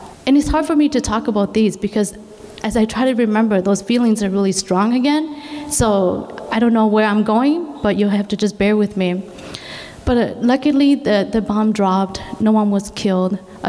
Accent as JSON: {"language": "English", "town": "St. Paul", "region": "Minnesota", "country": "United States", "tie": "born or raised there", "said": "I grew up in St. Paul."}